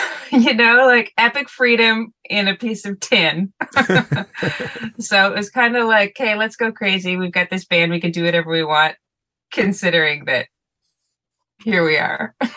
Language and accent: English; Montreal, Quebec, Canada; I'm from Montreal